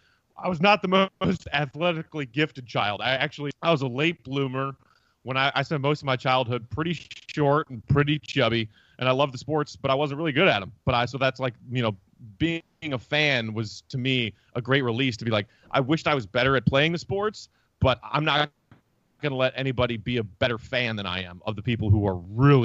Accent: Glen Ellyn, Illinois, United States; So I grew up in Glen Ellen, which is a suburb out in the northwest suburbs area, and there since I was three.

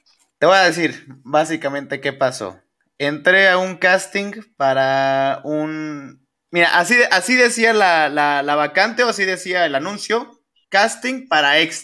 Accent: Mexico; como benditos mexicanos que somos, no empieza a la 1 el casting

